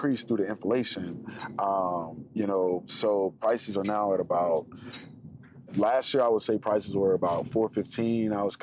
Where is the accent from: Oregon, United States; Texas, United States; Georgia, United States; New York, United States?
Georgia, United States; Waverly Hall; But it's a town called Waverly Hall, Georgia.